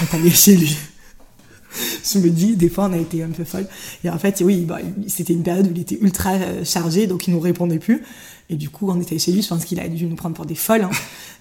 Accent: Marseille, Provence-Alpes-Côte d'Azur, France; Parce que nous, chez nous, à Marseille, on dit ça. On redescend à Marseille.

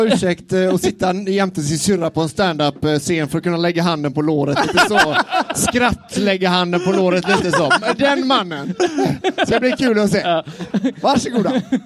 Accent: Halmstad, Halland County, Sweden; Halmstad. Behöver du fråga?

